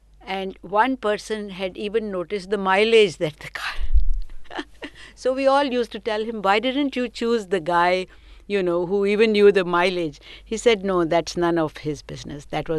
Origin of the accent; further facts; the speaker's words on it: Delhi, India; born there; So it was the year before partition, and I was born in Delhi. Then my parents were from Punjab.